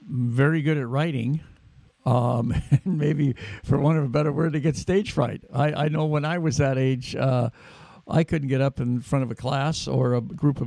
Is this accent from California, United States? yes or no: yes; Davis, California, United States; when I grew up in Davis